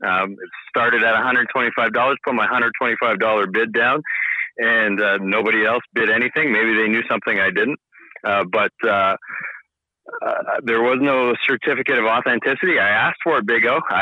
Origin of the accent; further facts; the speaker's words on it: Toronto, Ontario, Canada; I grew up in Toronto.